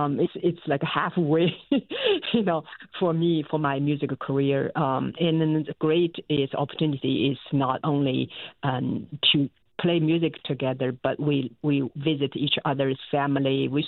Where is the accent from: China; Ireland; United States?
China; Well, I grew up in China and I played the traditional instruments called peepaw.